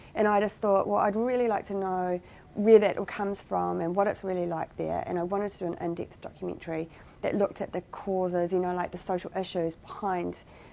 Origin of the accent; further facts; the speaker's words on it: Remuera, Auckland, New Zealand; And I grew up in Remuera.